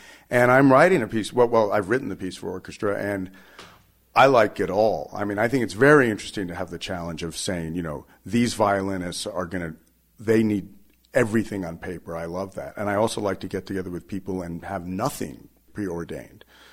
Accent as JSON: {"language": "English", "region": "California", "country": "United States", "tie": "born or raised there", "also_born_or_lived": "New York City / Arizona", "said": "I was born in New York City, and my parents were New Yorkers, but I wasn't raised there. They actually moved west when I was two. We moved to Arizona briefly. I don't really remember it. And then we moved to California."}